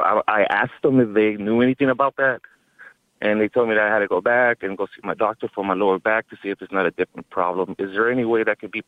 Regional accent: California, United States; Well, I always grew up in the South Bay area and my dad has always been a driver for like different bus companies and stuff.

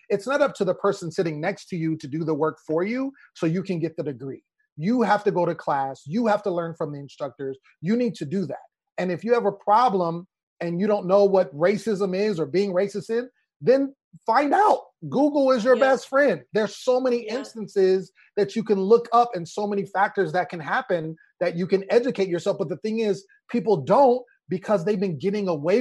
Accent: Sacramento, California, United States; Like I'm from Sacramento

